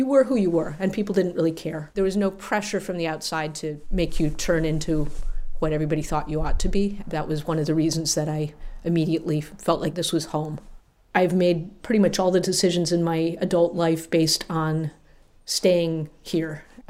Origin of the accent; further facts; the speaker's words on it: Pennsylvania, United States; Growing up in Pennsylvania, we had 12 acres that had a field and a stream and some woods, and we spent a lot of time there.